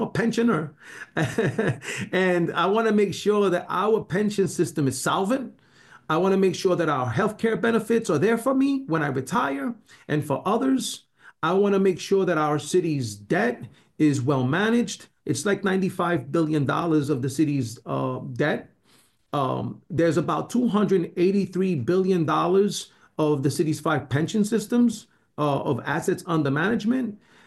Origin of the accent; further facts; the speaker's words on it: New York City, New York, United States; And as I truly love New York City, I grew up in New York City. I've been throughout the entire city. I know the community